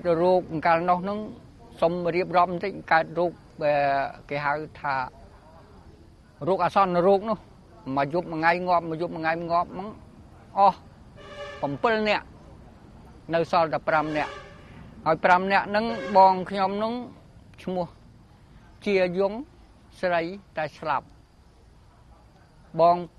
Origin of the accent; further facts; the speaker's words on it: Kandal, Cambodia; ឃុំសំបួរស្រុករវីអើមខេត្តកណ្ដាលហ្នឹងពីកំណើតមកដល់